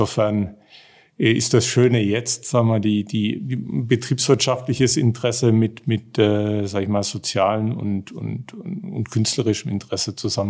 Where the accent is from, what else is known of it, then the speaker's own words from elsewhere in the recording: Southern Germany, Germany; now in Munich, Germany; Ich bin gebürtig in Süddeutschland aufgewachsen, im Dreieck Nürnberg-Ulm-München und habe die längerfristigste Perspektive dann in München gefunden.